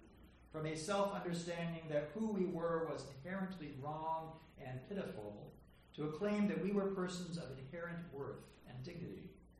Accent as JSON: {"language": "English", "town": "Santa Monica", "region": "California", "country": "United States", "tie": "born or raised there", "said": "I would have been enjoying my summer vacation between first grade and second grade, a happy, tow-headed boy living with my family in Santa Monic"}